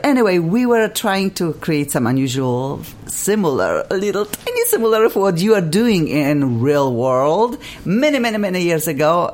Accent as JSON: {"language": "English", "country": "Poland", "said": "I'm from Poland, and I'm telling you, summer is short"}